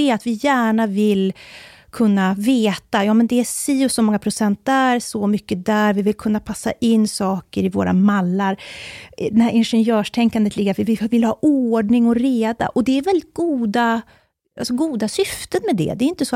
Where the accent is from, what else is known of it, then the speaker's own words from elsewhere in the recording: Borlänge, Dalarna County, Sweden; also born or lived in Stockholm; now in Uppsala, Sweden; Jag har ju bott länge i Uppsala, jag har bott lite i Stockholm också, men jag är ju från Borlänge, så jag är ju från den här delen, det här så att säga, det närmaste nu Sverige kommer ett rostbälte.